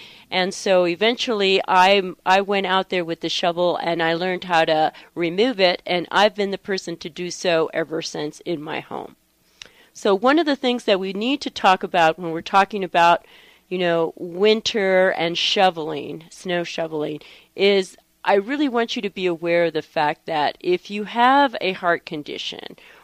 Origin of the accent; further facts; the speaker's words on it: Tucson, Arizona, United States; moved away; also born or lived in Southern California; I grew up in Tucson, Arizona, and then my husband and I moved to Southern California for my husband's work. And we came via Southern California to New Mexico in 1991.